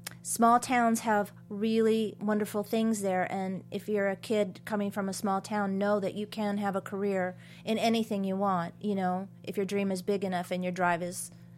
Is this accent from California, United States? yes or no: yes; Atascadero, California, United States; So, but I was raised in Atascadero